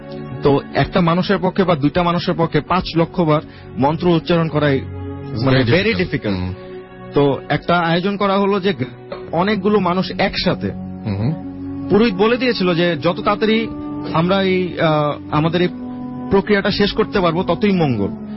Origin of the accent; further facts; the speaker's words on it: Begumabad, Chittagong Division, Bangladesh; এই ঘটনাটা ঘটেছিল আমার নিজের গ্রামের বাড়িতে। আমার গ্রামের লোকেশনটা হচ্ছে কুমিল্লাতে, কুমিল্লা থেকে প্রায় 30 কিলোমিটার দূরে, কুমিল্লা সিটি থেকে প্রায় 30 কিলোমিটার ভিতরের দিকে একটা গ্রামে। গ্রামের নাম হচ্ছে বেগমাবাদ।